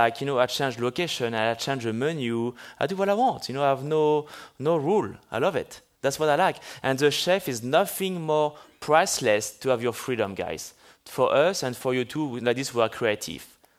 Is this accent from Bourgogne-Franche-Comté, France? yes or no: yes; Bourgogne-Franche-Comté, France; now in Los Angeles, United States; And I don't forget where I'm from. I'm from Burgundy and LA.